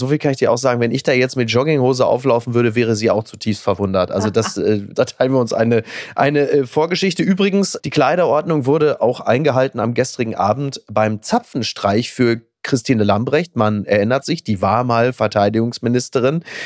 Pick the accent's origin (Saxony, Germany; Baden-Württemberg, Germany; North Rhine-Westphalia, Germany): North Rhine-Westphalia, Germany; Castrop-Rauxel; Das ist absolut richtig, aber in meiner Heimatstadt Castrop-Rauxel und aus meiner Heimatstadt Castrop-Rauxel